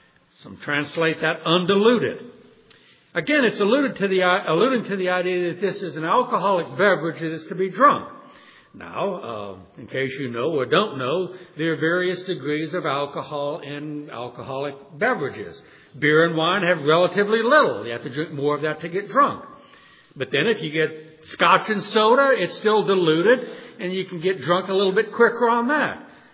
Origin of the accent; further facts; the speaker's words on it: New Orleans, Louisiana, United States; I'm from New Orleans. There's a small town in South Louisiana called Sulfur, Louisiana.